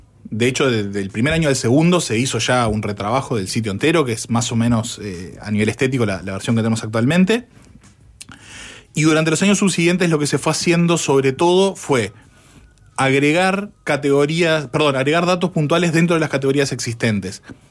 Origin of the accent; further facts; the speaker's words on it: Uruguay; somos uruguayos y nos olvidamos a veces de que acá el estatismo